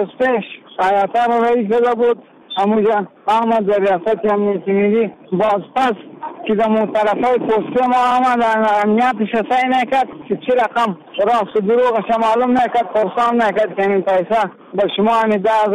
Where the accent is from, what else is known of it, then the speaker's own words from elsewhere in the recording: Afghanistan; ما از خدمتگارای افغان هستیم، از افغانستان هستیم